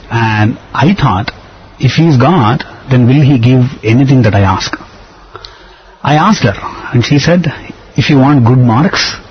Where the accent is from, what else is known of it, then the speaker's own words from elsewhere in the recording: Tuticorin, Tamil Nadu, India; moved away as an adult; now in Bangalore, India; After growing up in the South Indian town of Tuticorin, my family moved to Bangalore after I finished my education.